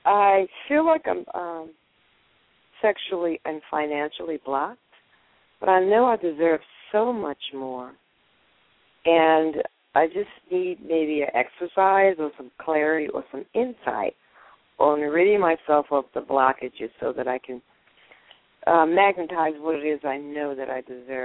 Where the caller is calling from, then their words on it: Lithonia, Georgia, United States; I'm calling from Lithonia, Georgia.